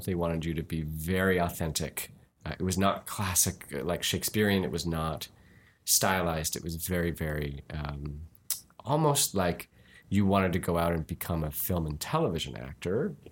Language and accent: English; Canada; I'm from English Canada, which is very different.